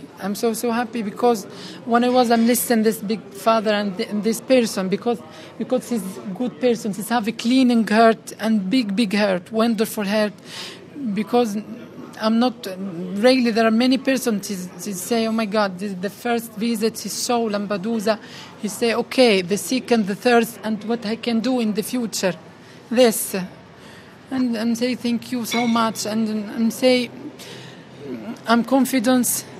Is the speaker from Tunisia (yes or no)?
yes; Tunisia; English is a second language; moved away as an adult; now in Italy; I'm coming from Tunisia.